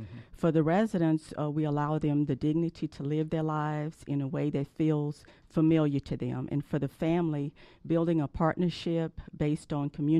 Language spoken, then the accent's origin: English; Opelousas, Louisiana, United States; Originally, I'm from Opelousas, Louisiana. I went to high school and business school there.